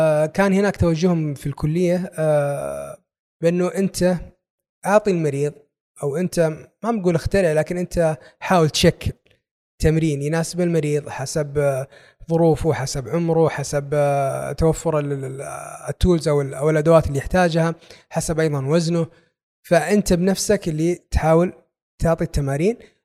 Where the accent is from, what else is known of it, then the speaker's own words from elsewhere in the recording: Saudi Arabia; أخذنا اللي إحنا يهمنا إحنا كطلاب سعوديين